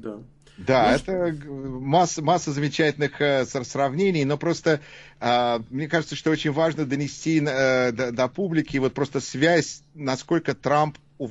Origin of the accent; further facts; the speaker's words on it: Moscow, Russia; я вырос на Патриарших прудах, где стояла статуя Крылова